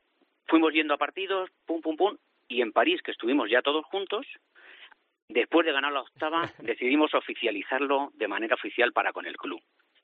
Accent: Villarrobledo, Castilla-La Mancha, Spain; Yo soy de Villarrobledo, la sede oficial está aquí.

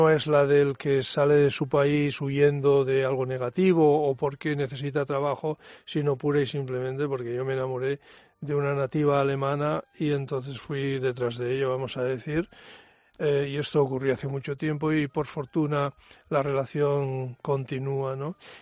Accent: San Sebastián, Basque Country, Spain; yo nací en San Sebastián y pasé toda mi adolescencia y mi parte de mi juventud en aquel lugar

